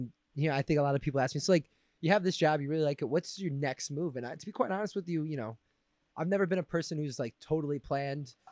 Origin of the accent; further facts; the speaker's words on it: Chicago, Illinois, United States; I'm from Chicago.